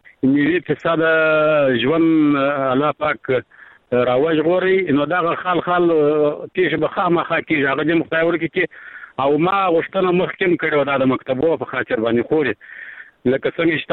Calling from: Arghandab, Kandahar, Afghanistan; لکندار ولایت ارغنداول سوالی سه د ټلیفون په کار شم

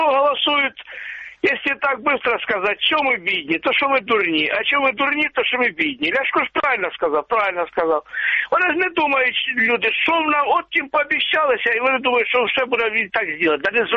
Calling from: Donbas, Ukraine

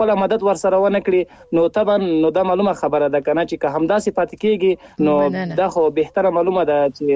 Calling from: Ahmad Khel, Paktia, Afghanistan; هغه هم له پکتیا احمد خیرو څخه

